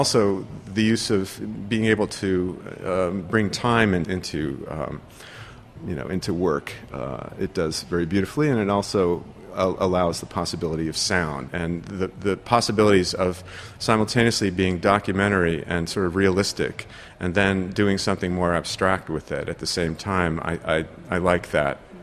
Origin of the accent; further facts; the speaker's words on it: United States; I'm American, but the reserve is, you know, that's the complications of being native and borders being formed in territories that weren't bordered before